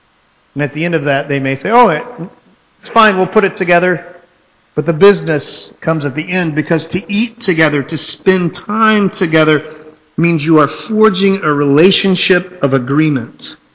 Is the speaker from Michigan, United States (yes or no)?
no; Texas, United States; I'm from Texas, and so I have friends that have done business work in Mexico